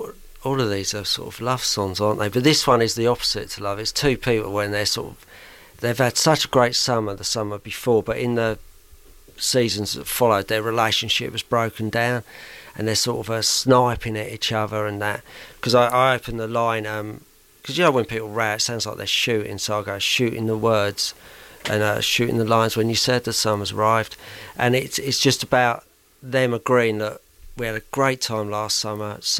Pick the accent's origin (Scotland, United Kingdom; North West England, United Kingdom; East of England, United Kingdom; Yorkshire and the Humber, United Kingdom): East of England, United Kingdom; St Albans; also born or lived in Watford; Oh, no, I was born in Watford. I grew up in St Albans.